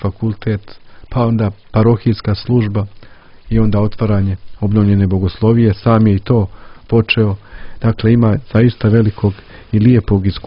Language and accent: Serbian; Danilovgrad, Montenegro; Ja sam rodom iz Danilograda